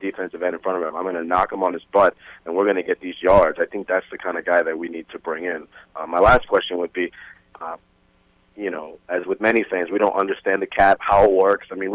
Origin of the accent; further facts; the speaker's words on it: New York, United States; moved away as an adult; now in Miami, United States; Being here in Miami, I'm from New York, spent 26 years there, moved down here for grad school.